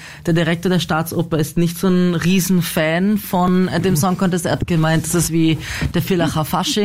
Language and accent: German; Dubai, United Arab Emirates; Ja, ich bin also in Dubai aufgewachsen